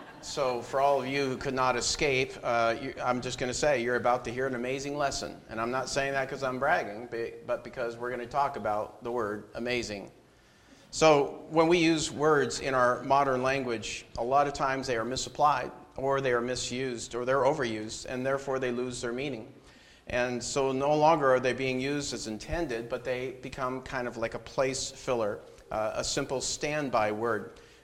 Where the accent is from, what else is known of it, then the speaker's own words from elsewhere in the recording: Seattle, Washington, United States; I am from Washington State, not the other Washington. Washington State, Seattle area